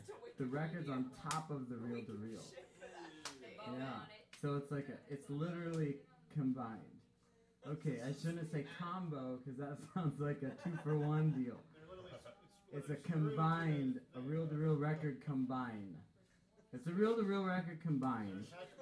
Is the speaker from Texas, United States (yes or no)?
no; Indiana, United States; Hello Dolly. I'm from Indiana.